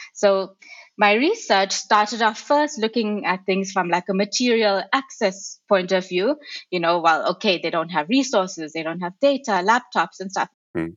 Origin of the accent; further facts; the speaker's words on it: South Africa; So I'm born and raised in South Africa, and I actually started off as an engineer, an electrical engineer